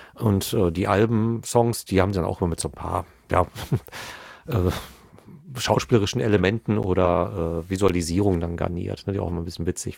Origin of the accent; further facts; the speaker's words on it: North Rhine-Westphalia, Germany; wir kommen aus dem Pott